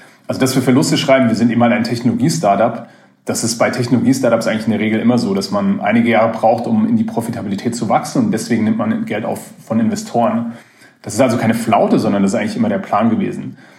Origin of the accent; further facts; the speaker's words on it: Mainz, Rhineland-Palatinate, Germany; now in Switzerland; Ich bin aus Mainz. Ich bin irgendwann mal in der Schweiz an der ETH, wie Sie schon gesagt haben, gelandet.